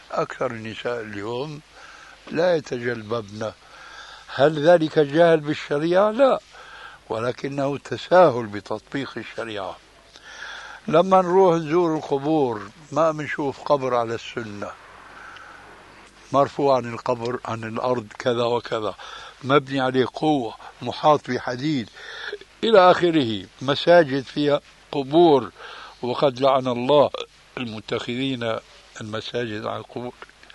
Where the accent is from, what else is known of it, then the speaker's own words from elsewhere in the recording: Syria; عندنا في سوريا إذا مات ميت في بيت وكلهم يحلقون اللحى يعفون عنها، يتركونها.